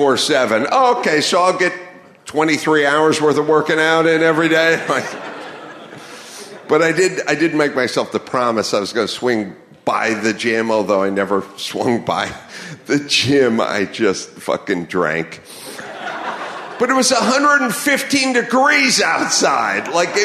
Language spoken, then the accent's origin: English; Los Angeles, California, United States; I grew up in Los Angeles. We didn't have that scene.